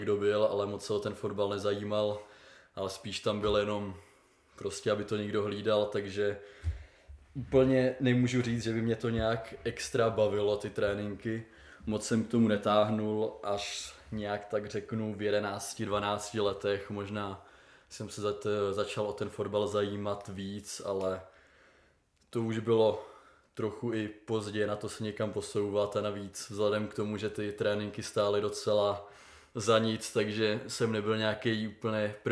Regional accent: České Budějovice, South Bohemian Region, Czechia; já pocházím ne z Prahy, ale z Českých Budějovic. Konkrétně bydlím v takový malý vesničce jménem Hrdějovice. Tam má tak okolo 1200 obyvatel

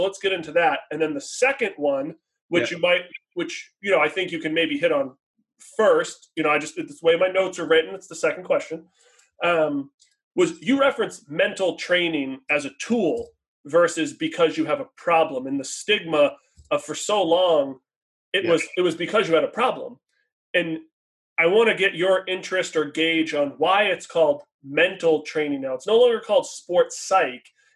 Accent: Boston, Massachusetts, United States; they're a Boston-based company. I'm from Boston.

